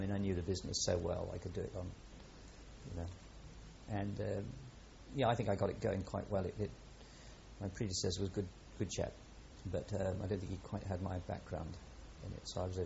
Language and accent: English; New Zealand; as a man, as a New Zealander